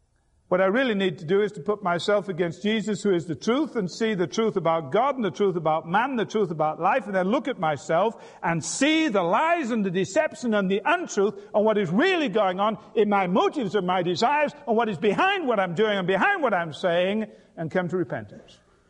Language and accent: English; England, United Kingdom; born there; The little town where I was born in England, we had iron ore mines.